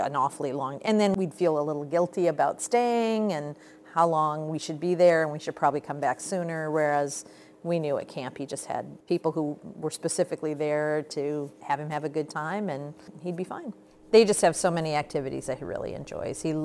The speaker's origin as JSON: {"language": "English", "town": "Cedar Rapids", "region": "Iowa", "country": "United States", "said": "I am from Cedar Rapids."}